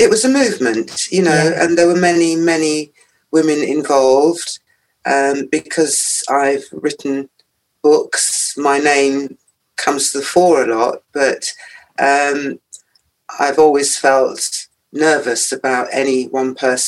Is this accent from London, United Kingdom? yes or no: yes; London, United Kingdom; born there; Well, I was born in London.